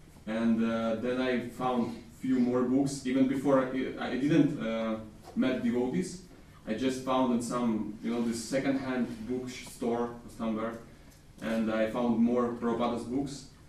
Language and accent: English; Crimea, Ukraine; because I'm originally from Ukraine